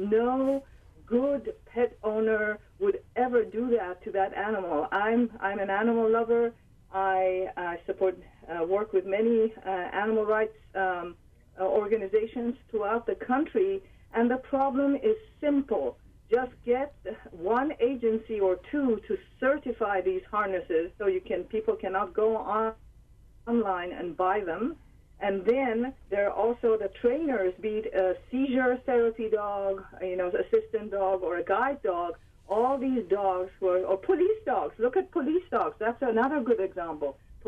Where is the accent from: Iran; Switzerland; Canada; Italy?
Switzerland; I was born and raised in Switzerland. I'm an American citizen